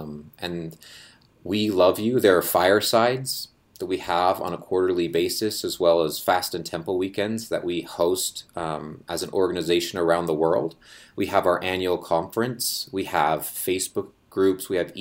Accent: Orem, Utah, United States; I grew up mostly in Orem, Utah

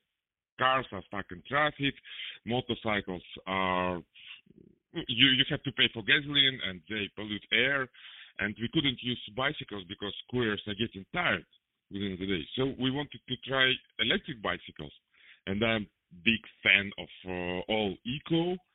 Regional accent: Kazakhstan; So I'm originally from Kazakhstan.

